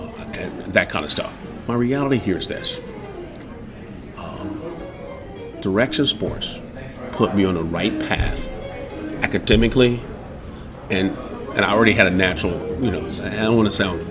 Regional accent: Chicago, Illinois, United States; I grew up in Hyde Park, and at the time, Harold Washington was rising to acclaim and stuff like that, and Harold Washington was becoming the mayor of the city of Chicago.

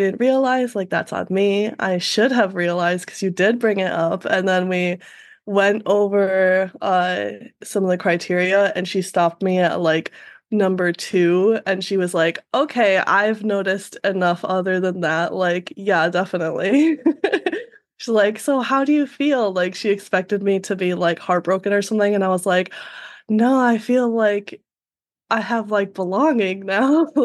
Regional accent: Michigan, United States; I grew up in Michigan. I have lived in the same area for my whole life.

